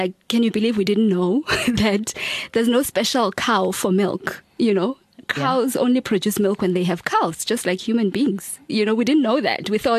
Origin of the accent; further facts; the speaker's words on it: Carletonville, Gauteng, South Africa; also born or lived in Johannesburg; Okay, I grew up in Carletonville, a small mining town. in towards the West Rand. And then I landed up in Joburg because of school.